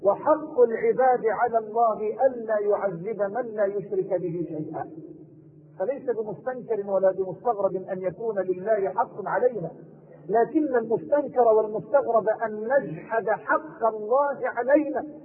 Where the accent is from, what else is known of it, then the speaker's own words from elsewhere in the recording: Cairo, Cairo Governorate, Egypt; والله يا إخوة لقد دعاني إخوانكم في منطقة المعادي عندنا في القاهرة